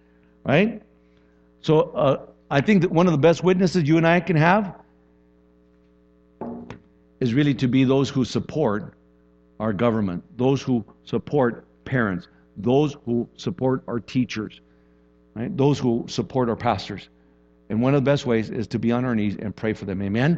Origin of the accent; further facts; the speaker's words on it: Texas, United States; I grew up in Texas, so I'm a Dallas fan, right?